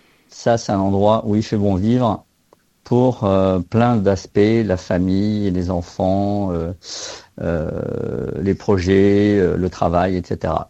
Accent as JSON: {"language": "French", "country": "France", "also_born_or_lived": "Morocco", "lives_now": "Australia", "said": "Je suis français avec des origines espagnoles, né au Maroc et australien, en Australie en tout cas, depuis 15 ans."}